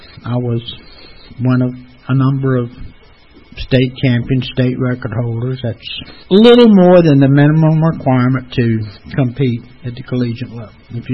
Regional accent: Atlanta, Georgia, United States; So, anyway, I was raised right here in Atlanta. Went to Northside High School.

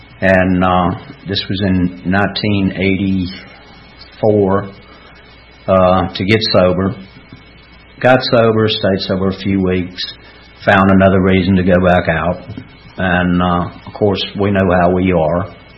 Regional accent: Georgia, United States; moved away as an adult; now in Nashville, United States; And it was the good old boy network back up in my hometown. You give the judge $250. He gives the court clerk $50, and they write it off public drunk. That's how I got 13 DUIs. I had 10 when I left Georgia and moved to Nashville.

